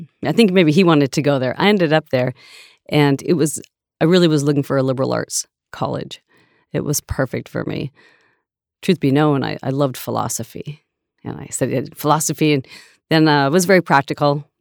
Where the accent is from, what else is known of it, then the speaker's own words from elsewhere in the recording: Montana, United States; It was a great place to grow up. I think that's where my love of nature came from.